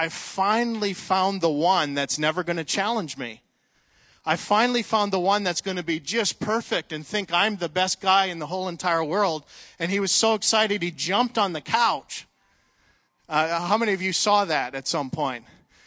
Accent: Canada; I didn't grow up in this area. I grew up in Canada.

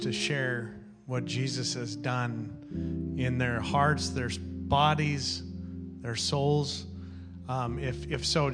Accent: Canada; I grew up in Canada, and hockey is a tradition up in Canada.

